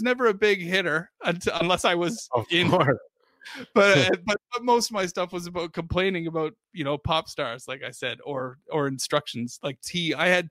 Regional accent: Dartmouth, Nova Scotia, Canada; I was like, yeah, I'm from Dartmouth. I'm not from the cool city Halifax. I'm on the other side of the harbor.

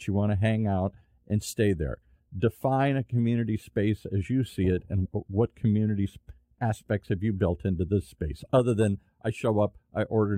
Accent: Ireland; I had an Irish pub because I'm Irish

